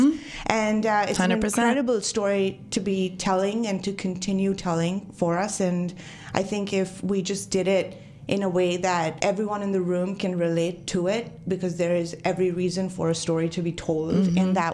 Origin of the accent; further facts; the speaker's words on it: Mumbai, Maharashtra, India; So I'm born and raised in Mumbai.